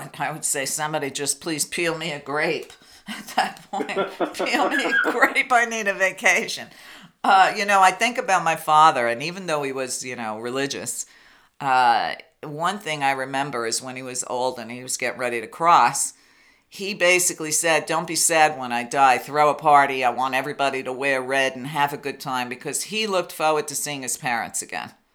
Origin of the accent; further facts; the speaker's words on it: New York, United States; Being a New Yorker, that's a long-standing joke between New York and New Jersey.